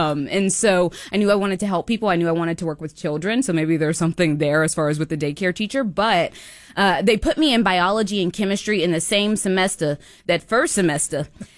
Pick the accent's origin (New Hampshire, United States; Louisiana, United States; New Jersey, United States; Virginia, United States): Virginia, United States; Newport News; Originally from Newport News, Virginia. I'm a military brat, though, so I kind of popped everywhere. Shout out to my dad for serving his country. But originally from Virginia and then have just bopped everywhere. This is my third time living in Texas